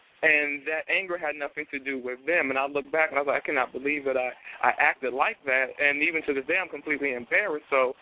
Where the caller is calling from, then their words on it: Washington, District of Columbia, United States; down here in D.C.